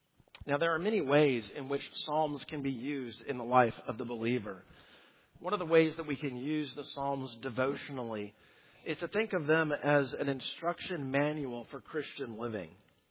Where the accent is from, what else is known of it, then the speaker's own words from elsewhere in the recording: Southwest, United States; We grew up in the Southwest, so this may have been on some sort of a dude ranch or family camp.